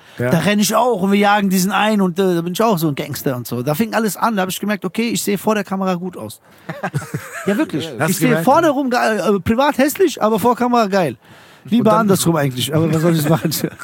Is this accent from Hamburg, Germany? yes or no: no; Frankfurt, Hesse, Germany; aber wir sind Frankfurter